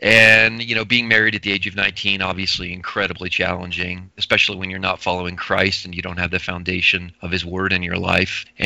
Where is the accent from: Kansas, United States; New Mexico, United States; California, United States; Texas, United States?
New Mexico, United States; I reached out to a friend of mine who I grew up with in New Mexico.